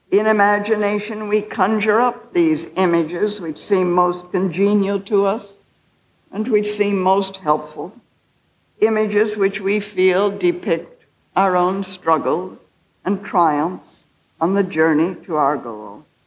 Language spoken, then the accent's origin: English; United States; I don't know why, as an American, I'm drawn to this image of the interior castle